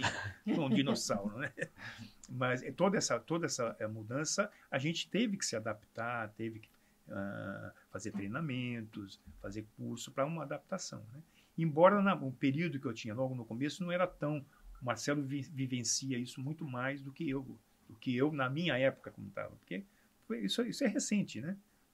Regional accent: Santos, São Paulo, Brazil; Mas Santos é uma cidade, sou santista, como eu falei, que tem vida própria.

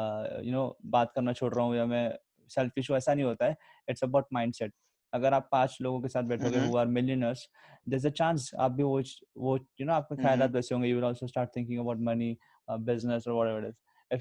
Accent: Nashik, Maharashtra, India; तो मैं वहाँ गया, नासिक आया, रिटर्न. मैं नासिक से हूँ. सो नासिक आया.

